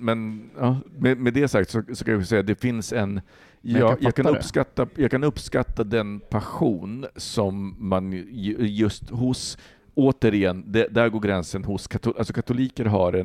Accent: Poland; now in Sweden; Jag är polack.

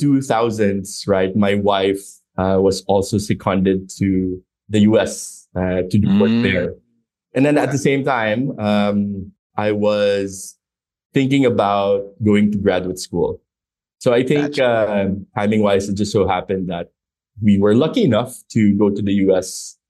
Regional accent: Philippines; also born or lived in United States; I grew up in the Philippines

